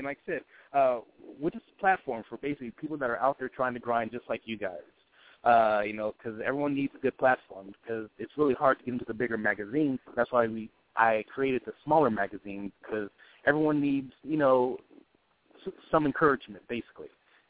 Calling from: Hollywood, California, United States; calling from Hollywood, California.

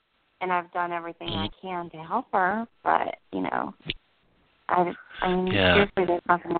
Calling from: New Jersey, United States; New Jersey.

